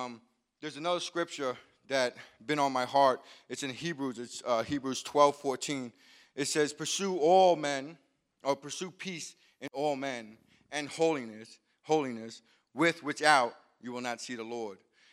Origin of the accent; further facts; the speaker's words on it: Long Island, New York, United States; Good morning, church. … I'm from Long Island. 44 years old.